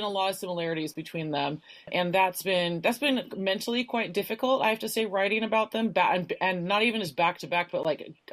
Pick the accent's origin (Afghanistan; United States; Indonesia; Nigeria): United States; Santa Cruz, California; I was raised in Santa Cruz, California